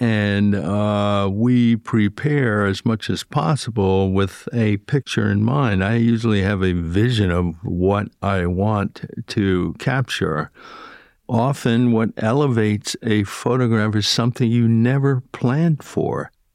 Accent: United States; I say my own country, but I am Japanese American, and grew up in the United States with not a lot of knowledge about Japan.

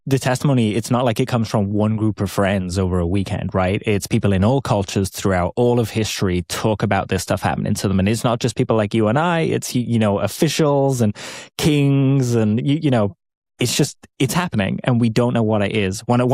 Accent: Wales, United Kingdom; moved away as an adult; now in United States; even as a British person that's now living in America, I left because of the monarchy.

